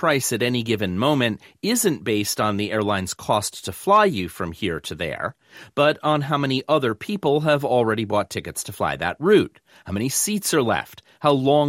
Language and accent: English; Portland, Oregon, United States; flying from my hometown of Portland, Oregon, to Sarasota, Florida.